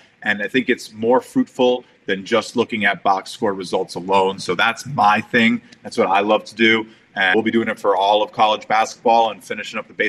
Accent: New York, United States; That's all I'll say as a New Yorker.

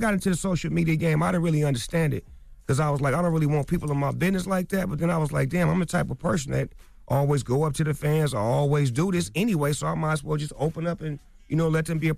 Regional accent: West Coast, United States; I'm from the West Coast. It comes with the rules and regulations of the game.

